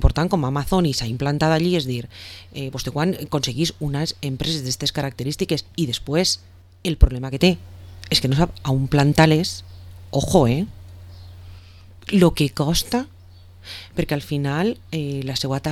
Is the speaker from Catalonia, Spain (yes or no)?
no; Vila-real, Valencian Community, Spain; jo en este moment visc a una altra població, és a dir, jo resisteixo a una altra població, però seré tota la vida de Vila-real, i me pregunten on eres, soc de Vila-real.